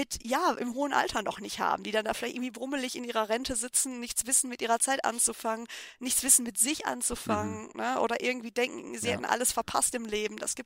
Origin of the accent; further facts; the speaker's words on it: Schwelm, North Rhine-Westphalia, Germany; Also ich komme halt aus der Nähe von Wuppertal, heißt, ich komme aus Schwelm. Das ist halt auch ein ganz kleines Kaff im Endeffekt.